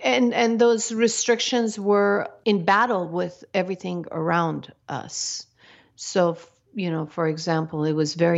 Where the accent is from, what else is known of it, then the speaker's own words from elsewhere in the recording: Iran; now in United States; I didn't really accept that I was from Iran and also American. I just wanted to be American.